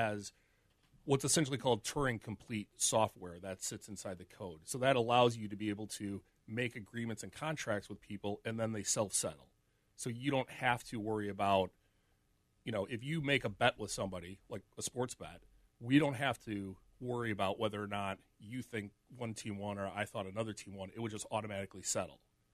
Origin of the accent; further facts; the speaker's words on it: United States; I cannot go to Binance as an exchange because I'm an American